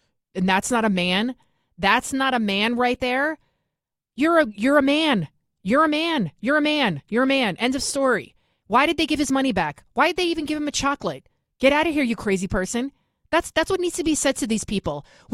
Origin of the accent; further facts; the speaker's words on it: Bronx, New York, United States; now in Westchester County, United States; I'm from the Bronx, born and raised. Now I live in Westchester County, which is a nice suburb outside of New York City. I'm about 20 miles away from Midtown Manhattan.